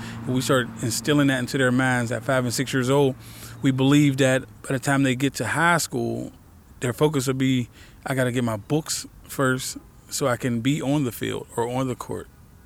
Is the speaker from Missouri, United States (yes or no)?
no; Pittsburgh, Pennsylvania, United States; I grew up in Northview Heights, which is a housing project about 5 minutes away from here.